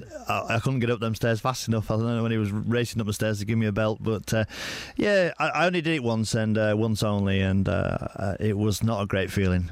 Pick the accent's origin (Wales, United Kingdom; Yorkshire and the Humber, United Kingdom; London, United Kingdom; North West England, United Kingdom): North West England, United Kingdom; Morecambe; I was brought up properly in Morecambe and, you know, I loved it, you know. There was Heysham as well, not too far away, Lancaster, you know.